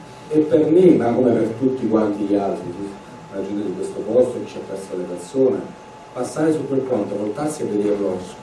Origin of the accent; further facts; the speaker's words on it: Campania, Italy; io provengo dalla Campania, quindi siamo già in una regione dove è piena di bello, ma non te ne accorgi